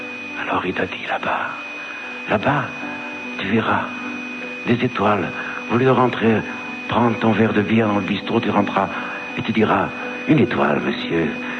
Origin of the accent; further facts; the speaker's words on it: Italy; moi, demain matin, je pars chez moi, en Italie